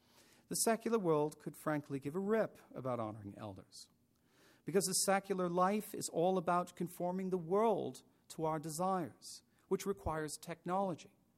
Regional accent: New Haven, Connecticut, United States; I grew up around Yale University, which represents the most beautiful architecture in New Haven.

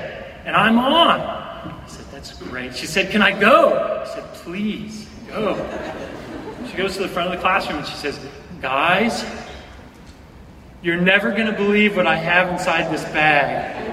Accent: California, United States; And I'm from Central California, right?

